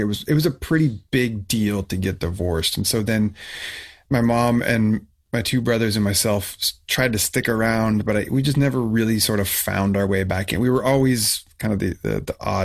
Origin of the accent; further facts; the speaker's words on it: Oregon, United States; now in San Diego, United States; But anyway, yes, Oregon, born and raised in Oregon. And now I live in San Diego.